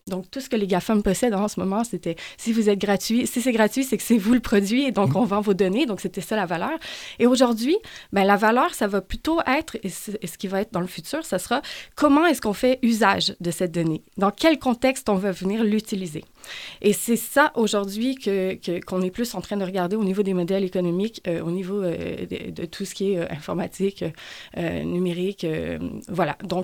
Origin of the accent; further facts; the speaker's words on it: Quebec, Canada; Alors, moi, je suis québécoise aussi.